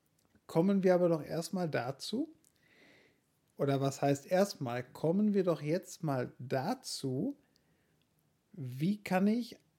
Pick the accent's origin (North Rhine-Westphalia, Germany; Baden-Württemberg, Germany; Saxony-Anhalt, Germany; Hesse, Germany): North Rhine-Westphalia, Germany; Ich komme aus dem Kreis Olpe